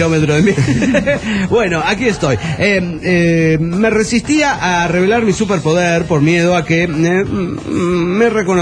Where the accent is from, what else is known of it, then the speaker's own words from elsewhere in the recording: Guadalajara, Jalisco, Mexico; Soy el chef de Guadalajara, Jalisco, México.